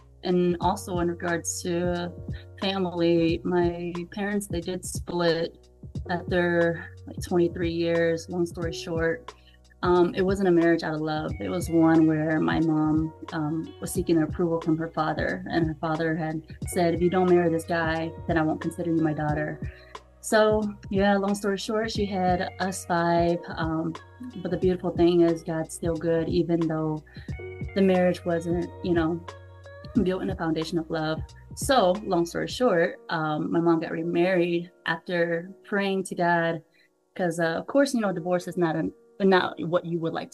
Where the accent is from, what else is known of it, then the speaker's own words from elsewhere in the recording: North Carolina, United States; Well, I moved here in Michigan in like 2012, one of the worst winters ever. But before that, just being in North Carolina, it was chill.